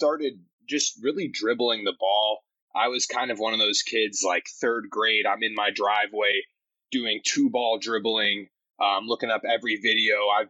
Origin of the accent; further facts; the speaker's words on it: Phoenix, Arizona, United States; And for me also, really one of the biggest things was growing up in Phoenix.